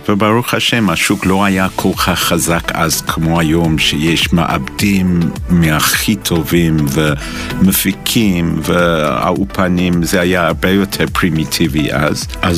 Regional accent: South Africa; Hebrew is a second language; במקור אני מדרום אפריקה

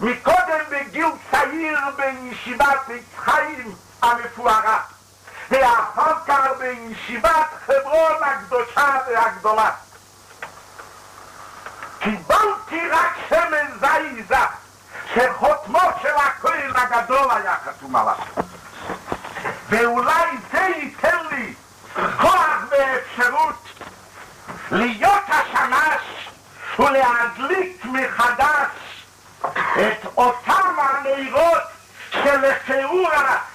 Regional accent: Jerusalem, Jerusalem District, Israel; באתי ילד קטן בירושלים, קטן מאוד, וגודלתי וחונכתי כאן בירושלים

